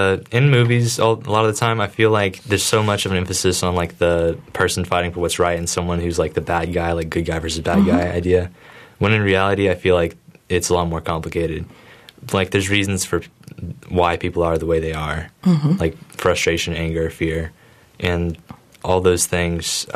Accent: United States; So I feel like maybe America, being an American, I guess, people feel like as an American

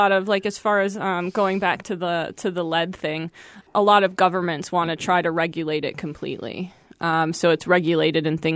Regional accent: Michigan, United States; In Michigan, just outside of Detroit.

